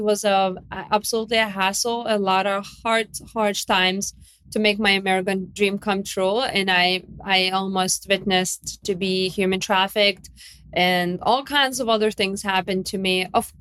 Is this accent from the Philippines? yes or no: no; Lithuania; English is a second language; And I am from Lithuania. I was born and raised in Lithuania. I was born actually under Soviet Union